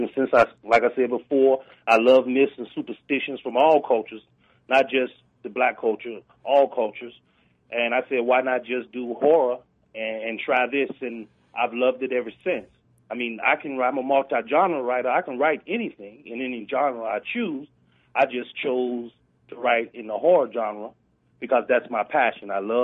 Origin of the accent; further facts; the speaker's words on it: Birmingham, Alabama, United States; born there; growing up as a, you know, I was born in Birmingham, Alabama, you know, and I loved hearing stories